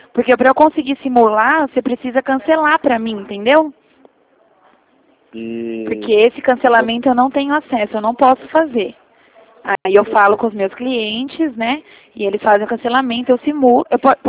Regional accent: Atibaia, São Paulo, Brazil; Eu sou de Atibaia.

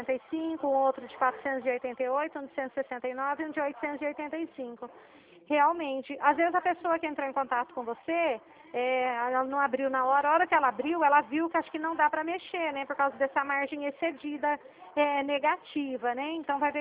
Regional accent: São Paulo, Brazil; Eu sou do estado de São Paulo

